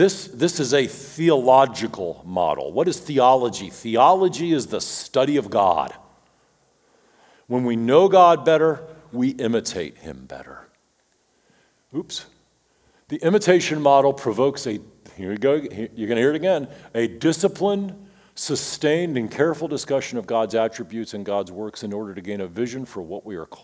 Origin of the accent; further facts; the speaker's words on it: Richmond, Virginia, United States; growing up in Richmond, Virginia, with a Southern gentleman as a father